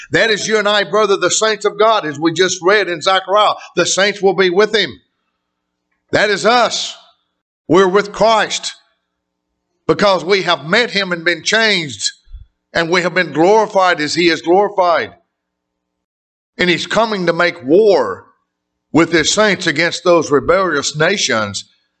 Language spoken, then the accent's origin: English; Mississippi, United States; I come from Northeast Mississippi. I come from … country. I come from where he was born, near in Tupelo, Mississippi.